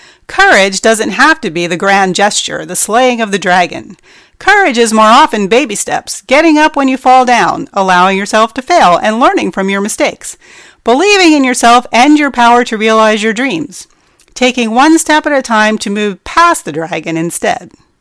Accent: New Jersey, United States; I grew up in New Jersey in an area where pretty much everybody had a bad attitude about life.

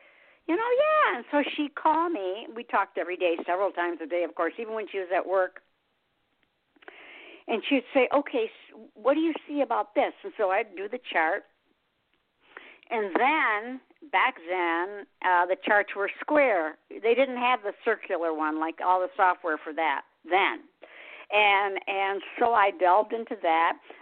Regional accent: Michigan, United States; now in South Carolina, United States; I'm from Michigan originally and I'm in South Carolina now.

